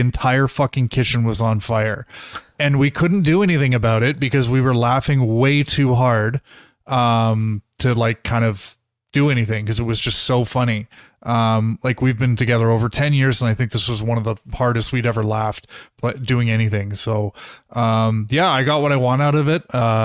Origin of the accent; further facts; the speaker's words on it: Toronto, Ontario, Canada; I grew up in Toronto.